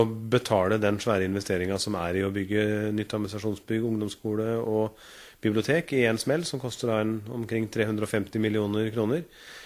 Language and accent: Norwegian; Nesodden, Akershus, Norway; På Tangen, Flaskebæk. Og nå bor jeg sør i kommunen